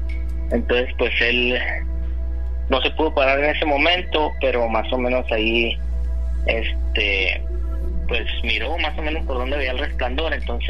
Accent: Delicias, Chihuahua, Mexico; yo soy de Delicias, Chihuahua.

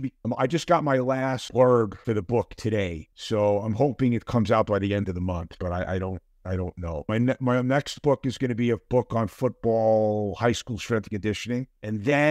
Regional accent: New York, United States; also born or lived in Los Angeles; So, when I grew up in New York, the energy of New York, and I lived in LA, I was in New York for 24 years and in LA for about 24 years. And now I'm in Utah, which is a different universe.

